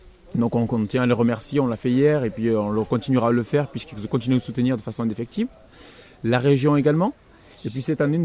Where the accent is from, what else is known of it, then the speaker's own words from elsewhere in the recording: Marvejols, Occitanie, France; born there; Alors, personnellement, je suis lozérien, je suis né en Lozère, je suis marvejolais puisque je suis même né à Marvejols.